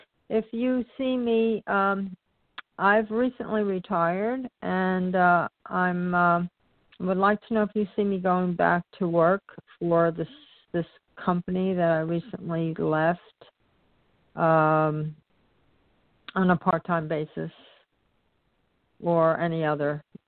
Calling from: Florida, United States; I'm calling from Florida.

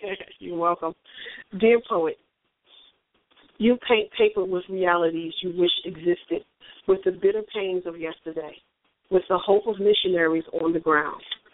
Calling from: Newark, New Jersey, United States; Hey, it's … calling from Newark, New Jersey.

